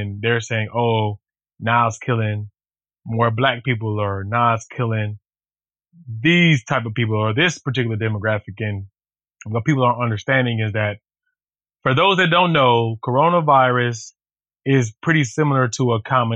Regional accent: the South, United States; So in my opinion, I grew up in the South.

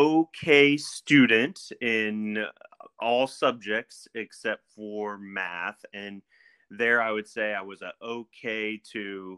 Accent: Indiana, United States; born there; also born or lived in Delaware / New Jersey / Virginia / Georgia; But I was born in Indiana, and I didn't live there long because of my father's job.

